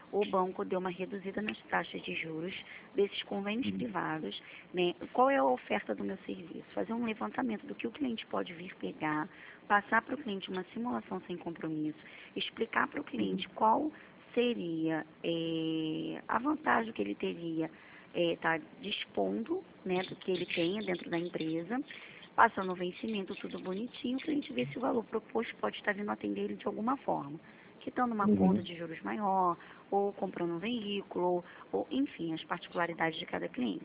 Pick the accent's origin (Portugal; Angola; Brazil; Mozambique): Brazil; Rio de Janeiro; Eu sou daqui do Rio de Janeiro.